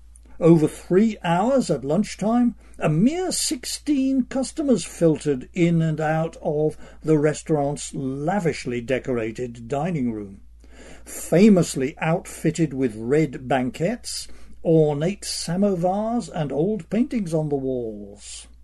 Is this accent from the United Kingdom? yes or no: yes; England, United Kingdom; The breed of dog called German Shepherd in America is the one I grew up in England calling Alsatian.